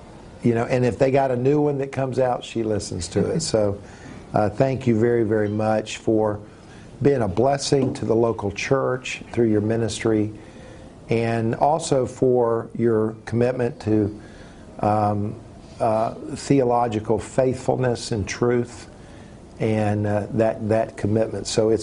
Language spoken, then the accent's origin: English; South Carolina, United States; I grew up here in South Carolina, so just about everybody plays sports in South Carolina.